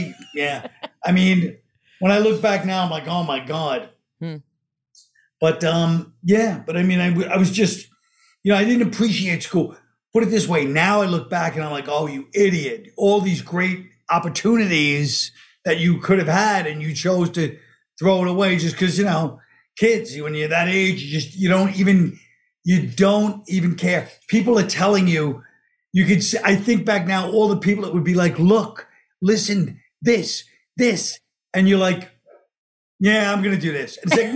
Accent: Brooklyn, New York, United States; It was middle class, Brooklyn, and you know, my parents are teachers and you know, we grew up in Brooklyn in the 70s.

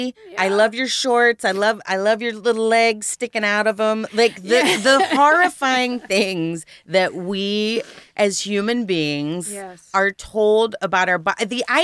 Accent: Texas, United States; Well, I'm from Texas.

